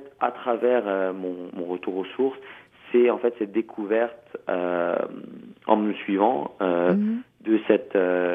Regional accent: Quebec, Canada; also born or lived in France; ma culture cambodgienne, même si j'ai grandi au Québec, tout en étant né en France.

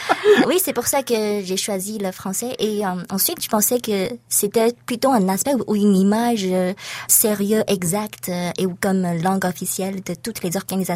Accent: China; now in Canada; je suis une Chinoise francophone.

